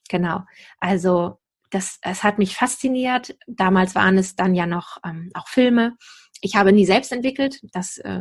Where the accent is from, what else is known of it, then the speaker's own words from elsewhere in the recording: Lower Saxony, Germany; also born or lived in England / Hanover; geboren bin ich hier im Nachbarlandkreis des Landkreises, wo ich jetzt lebe. Tatsächlich bin hier wieder zurückgekehrt in diese Ecke, wo ich auch aufgewachsen bin, südlich von Hamburg. Bin nach der Schule nach England gegangen, habe da eine Weile gelebt, bin dann nach Hannover gegangen